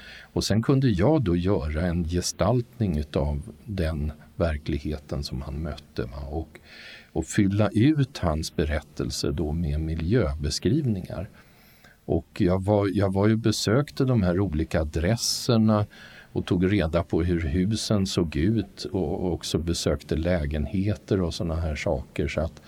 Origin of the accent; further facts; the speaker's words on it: Sweden; För mig som rikssvensk då, född på 50-talet, så är ju andra världskriget långt borta